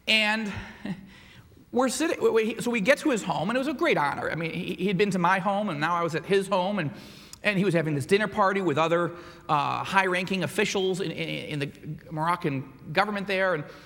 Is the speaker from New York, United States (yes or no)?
yes; Rochester, New York, United States; this host actually was from my hometown of Rochester, New York. I grew up just outside of Rochester.